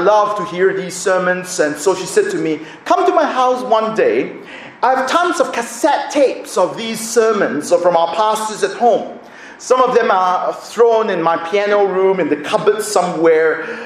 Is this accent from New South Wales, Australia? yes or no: yes; Sydney, New South Wales, Australia; When I was growing up in Sydney, we attended a church in Sydney called Wesley Mission.